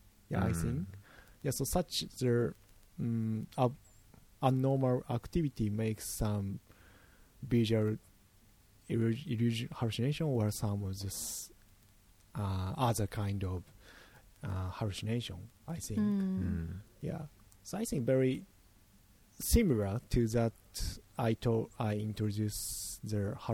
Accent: Shizuoka, Japan; English is a second language; So I'm from Shizuoka prefecture、mm. It's so very nature

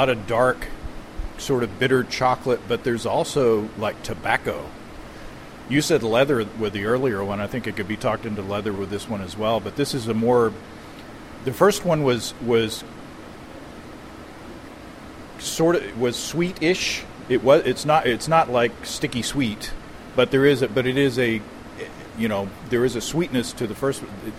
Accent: Hot Springs, Arkansas, United States; First time … was in my hometown of Hot Springs, Arkansas.

